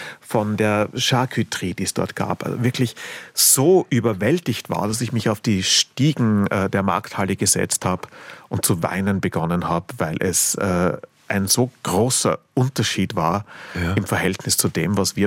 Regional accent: Vienna, Austria; in Wien, wo ich herkomme

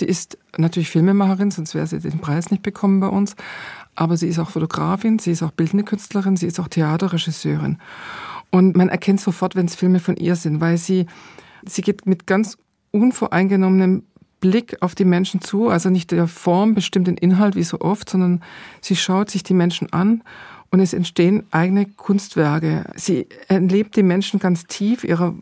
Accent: Stuttgart, Baden-Württemberg, Germany; Und ich komme aus Stuttgart. Stuttgart ist eine Stadt mit unzähligen Gastarbeitern, natürlich jetzt in der zweiten, dritten Generation. Ich bin mit denen aufgewachsen

